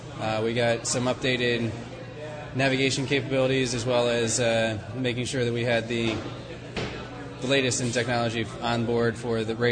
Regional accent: Philadelphia, Pennsylvania, United States; I'm originally from Philadelphia.

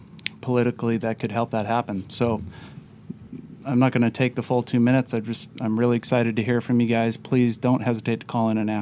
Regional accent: Sitka, Alaska, United States; I'm 37 years old. I was born and raised here in Sitka.

